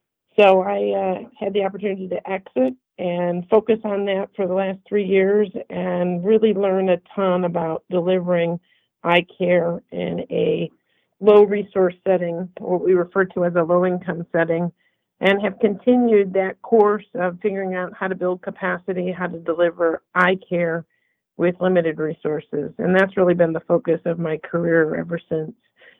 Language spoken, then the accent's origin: English; Michigan, United States; So my practice, because I grew up in Michigan, was in Grand Blanc, which is outside of Flint, Michigan